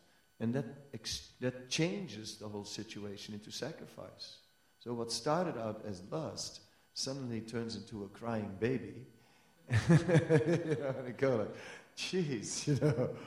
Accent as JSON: {"language": "English", "town": "Amsterdam", "region": "North Holland", "country": "Netherlands", "tie": "born or raised there", "said": "I'm from Amsterdam, you know, I grew up with these things, right?"}